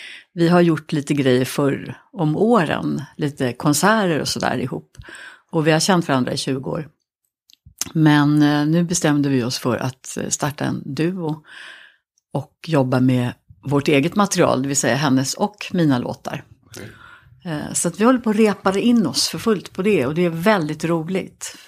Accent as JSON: {"language": "Swedish", "town": "Stockholm", "region": "Stockholm County", "country": "Sweden", "tie": "born or raised there", "said": "Jag växte upp på Söder. Vi befinner oss ju på Söder nu med, men jag har bara lämnat Söder en gång rent fysiskt som boendeplats. Men jag är född på Gotlandsgatan."}